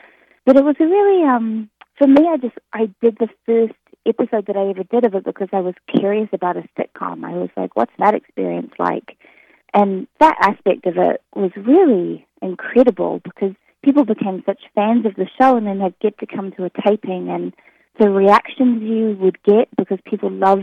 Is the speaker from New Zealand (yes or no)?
yes; New Zealand; I'm from New Zealand, so I can handle a lot of rain because it never stops raining in New Zealand.